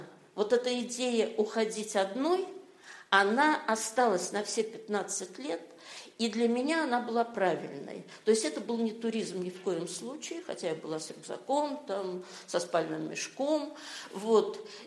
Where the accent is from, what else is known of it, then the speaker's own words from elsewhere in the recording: Kazan, Tatarstan, Russia; я жила в Казани, я вообще родом из Казани.